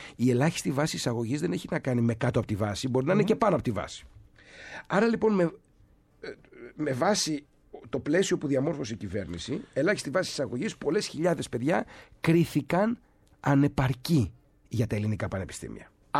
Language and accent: Greek; Ionian Islands, Greece; Να πούμε και για την Κεφαλονιά, την ιδιαίτερη πατρίδα μου, θα μου δίνει ακόμα μεγαλύτερη χαρά.